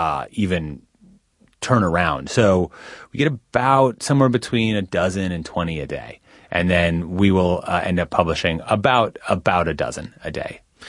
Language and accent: English; Midwest, United States; I grew up in the Midwest and would go on these kind of classic Midwestern road trips